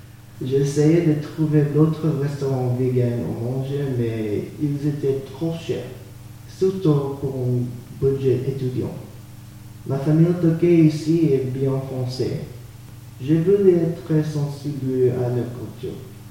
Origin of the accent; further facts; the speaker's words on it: United States; moved away as an adult; Je suis né aux États-Unis et j'y ai résidé pendant 19 ans.